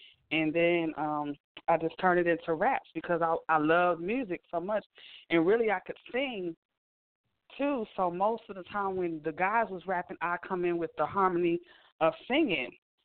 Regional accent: Baltimore, Maryland, United States; I'm from Baltimore, Maryland, but if I went back there now, they'll be like, girl, why you got that accent?

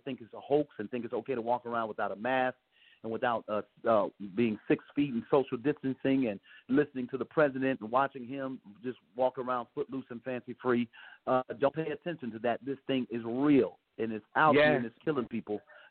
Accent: Detroit, Michigan, United States; And I grew up there in Detroit. I preached my first sermon when I was 10 years old, directed the choir, became the minister of music of my church when I was 13 years old.

